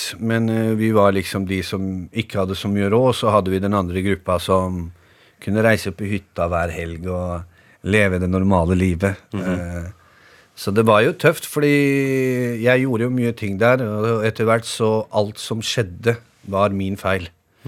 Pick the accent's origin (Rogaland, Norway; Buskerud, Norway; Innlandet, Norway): Buskerud, Norway; 13 år før jeg flyttet derfra.